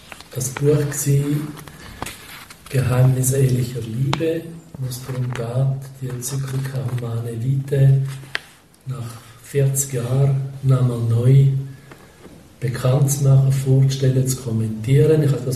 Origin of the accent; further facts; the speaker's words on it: Zurich, Switzerland; Ich bin in Zürich geboren, in Zürich aufgewachsen, in einer Familie mit, wir waren vier Kinder gewesen. Ich bin aufgewachsen in einer Zeit, wo die Katholiken rechtlich noch nicht anerkannt waren